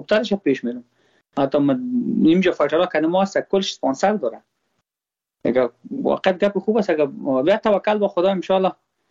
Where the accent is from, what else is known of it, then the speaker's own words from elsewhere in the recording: Afghanistan; ما خود ما افغان هستم.